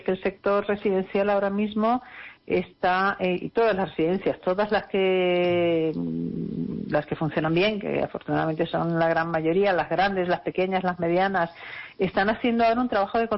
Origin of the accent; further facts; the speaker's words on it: Spain; el momento que atravesamos es el que demuestra cómo somos los españoles